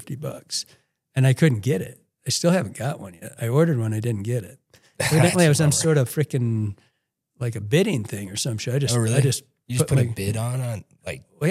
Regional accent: Michigan, United States; I think Michigan's, I'd say we're East, but most people call us Midwest.

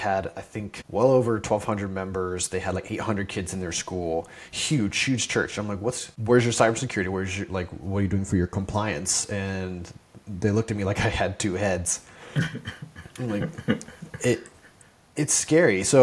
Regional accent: Florida, United States; I'm originally from Florida. I grew up on the Space Coast where the space shuttles grew up. I grew up with the space shuttle program shaking in the windows to my house.

